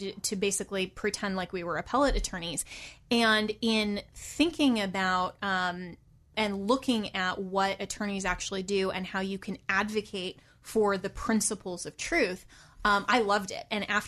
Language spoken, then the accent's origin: English; Colorado, United States; I am an attorney from Colorado